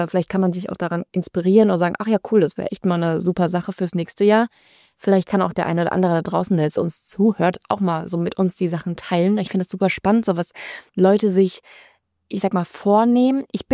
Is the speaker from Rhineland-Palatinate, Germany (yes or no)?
yes; Mainz, Rhineland-Palatinate, Germany; ich komme ja aus Mainz